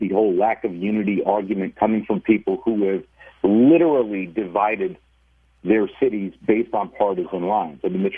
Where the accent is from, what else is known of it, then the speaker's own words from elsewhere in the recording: Queens, New York, United States; accent: Queens; I'm from Queens. I speak Queens, so I get him.